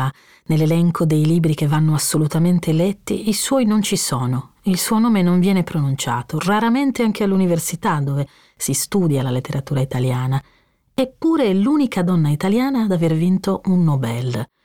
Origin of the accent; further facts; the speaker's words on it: Sardinia, Italy; È una domanda che mi sono sempre fatta come lettrice, come scrittrice, come sarda